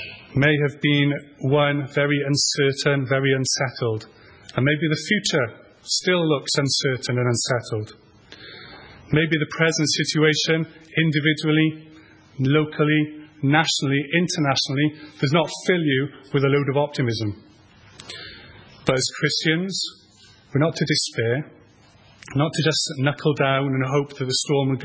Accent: Bargoed, Wales, United Kingdom; accent: Valleys; to my old culture, which is the valleys in Bargoed, which is where I used to go to school. So if my valley accent starts coming back, I'm sorry

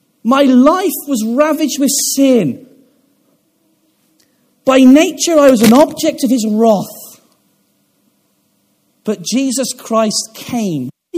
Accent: Stroud, South West England, United Kingdom; When I was a little boy, growing up in Stroud in Gloucestershire

